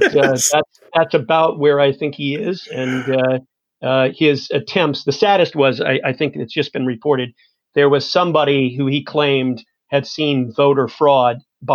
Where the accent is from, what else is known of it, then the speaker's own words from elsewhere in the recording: United States; now in London, United Kingdom; as an American who's long lived in London